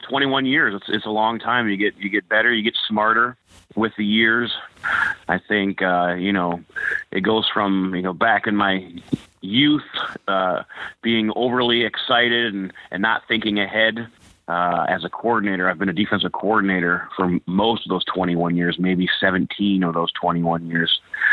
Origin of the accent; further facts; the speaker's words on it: Riverview, Michigan, United States; I grew up in Michigan, a small town called Riverview, Michigan.